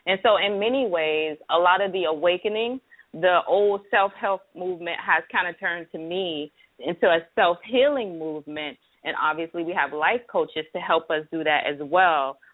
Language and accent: English; Miami, Florida, United States; everybody who knows me knows that I am actually from Miami, so I keep it fly.